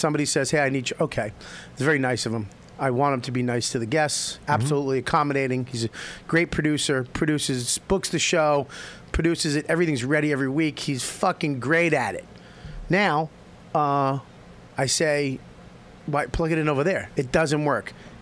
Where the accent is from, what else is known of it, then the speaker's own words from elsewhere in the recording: Scotland, United Kingdom; I'm from Scotland. We have to be... We have to fight our way to everything.